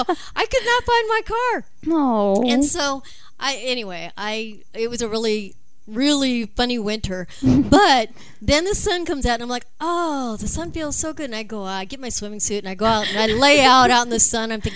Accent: Brazil; I'm from Brazil

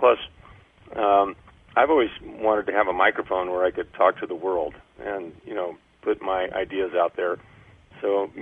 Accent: Mill Valley, California, United States; Well, I'm from just north of San Francisco, Marin County, Mill Valley, California. And, boy, I started playing when I was a kid.

